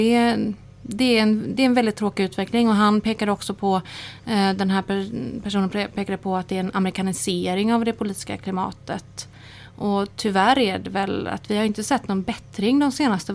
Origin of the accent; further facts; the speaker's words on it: Gothenburg, Västra Götaland County, Sweden; also born or lived in Stockholm; Så efter att ha bott där ungefär 4 år så flyttade jag tillbaka igen. Så jag är en urgöteborgare, föddes i Angered i Eriksbo.